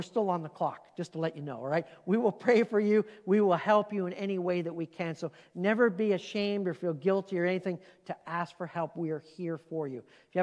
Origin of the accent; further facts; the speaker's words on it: Canada; now in United States; Since the mid-80s, I've been a part of church life in two different countries. I grew up as a Canadian in Canada.